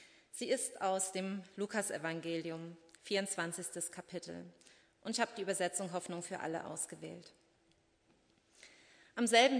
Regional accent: Landenhausen, Hesse, Germany; heute auch jemand aus meiner alten Heimat aus Landenhausen zuschaut.

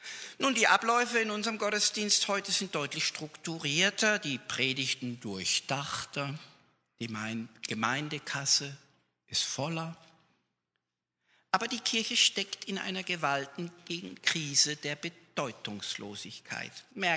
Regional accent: Switzerland; Ich bin Kontrollfreak, ich bin Schweizer.

